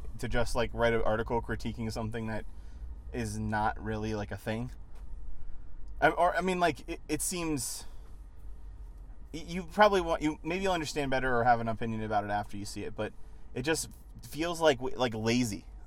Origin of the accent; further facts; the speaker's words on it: United States; because I'm American, and I'm a Facebook generation millennial.